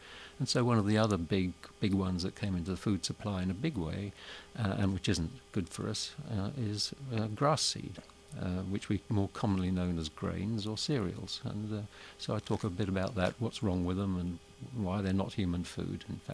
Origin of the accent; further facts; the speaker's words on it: England, United Kingdom; of course, as an Englishman, I shouldn't perhaps be opining.